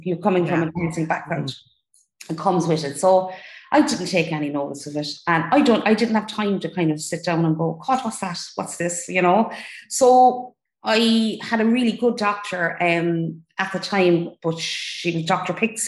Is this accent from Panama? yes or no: no; Cork, Munster, Ireland; So basically, I'm 48. I'm from Cork. I married with two children, 17 and 15.